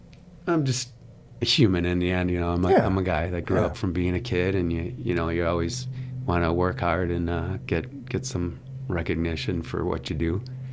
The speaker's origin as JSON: {"language": "English", "town": "New Berlin", "region": "Wisconsin", "country": "United States", "tie": "born or raised there", "also_born_or_lived": "Milwaukee", "said": "So I was born in Milwaukee, but moved to New Berlin outside of Milwaukee. Grew up in New Berlin, went to Waukesha Catholic Memorial for high school."}